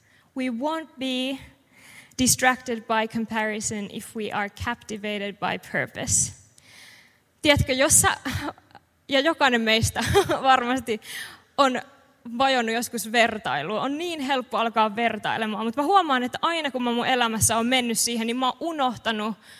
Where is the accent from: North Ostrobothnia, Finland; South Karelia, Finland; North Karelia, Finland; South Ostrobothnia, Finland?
North Ostrobothnia, Finland; Kempele; Mä oon siis Oulusta tai Kempeleestä Oulun läheltä kotoisin.